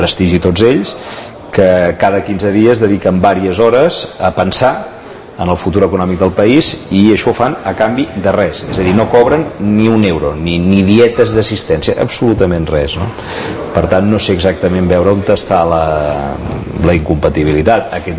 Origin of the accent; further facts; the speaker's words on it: Sant Cugat del Vallès, Catalonia, Spain; Sant Cugat és el meu poble, cada dia hi vaig a dormir